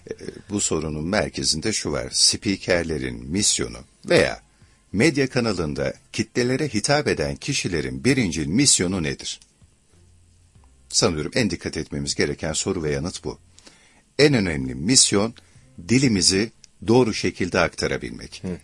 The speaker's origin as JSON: {"language": "Turkish", "region": "Ankara", "country": "Turkey", "tie": "born or raised there", "said": "ben doğma büyüme Ankaralı birisi olarak söylüyorum bu arada, çok da seviyorum Ankara'yı"}